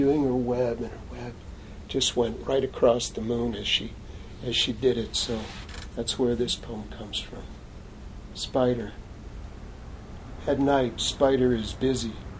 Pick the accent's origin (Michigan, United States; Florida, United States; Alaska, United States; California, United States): Michigan, United States; Ann Arbor; I grew up in Ann Arbor, Michigan, and there's a lot of old streets in the middle of the town that are paved over